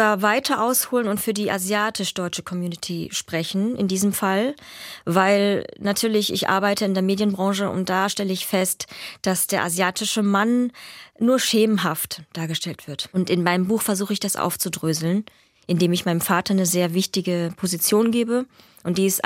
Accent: Vietnam; now in Germany; woher ich komme, nämlich aus Vietnam

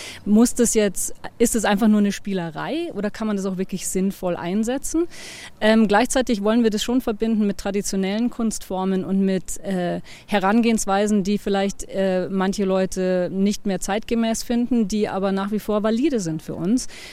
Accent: Munich, Bavaria, Germany; Ich bin aus München.

